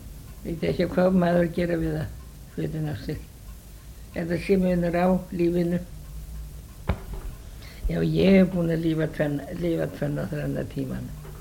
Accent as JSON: {"language": "Icelandic", "town": "Aðalvík", "region": "Westfjords", "country": "Iceland", "tie": "born or raised there", "said": "ólst upp á Sæbóli aðalvík, já, og var þar eitthvað. Ég man ekki hvað var gömul ég var þegar ég fór það. Þetta var 6-7 ára á gömulinn."}